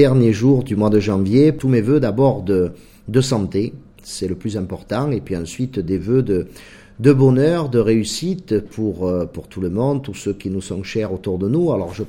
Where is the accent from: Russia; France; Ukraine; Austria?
France; Marseille, Provence-Alpes-Côte d'Azur; accent: Marseille; Mais mon accent marseillais me rend ridicule lorsque j'essaie de mettre 4 mots en anglais.